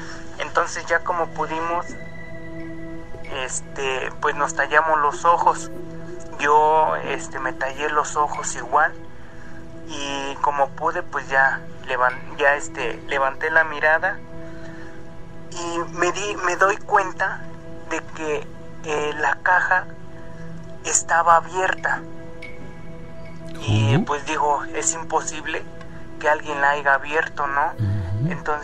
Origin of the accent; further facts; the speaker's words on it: Puebla, Mexico; Soy del estado de Puebla.